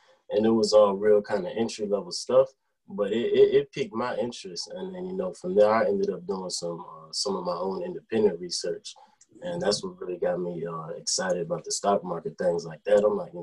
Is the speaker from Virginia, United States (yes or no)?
yes; Virginia, United States; I'm from Central Virginia.